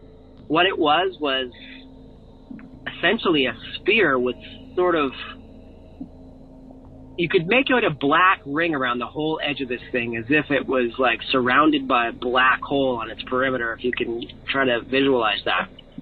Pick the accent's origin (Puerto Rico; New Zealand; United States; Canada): Canada; Halifax, Nova Scotia; I'm from Halifax, Nova Scotia, Canada.